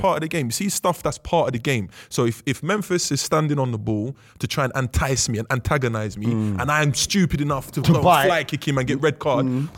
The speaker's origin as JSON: {"language": "English", "region": "London", "country": "United Kingdom", "said": "When I got up there, obviously I'm from London, no one's from London."}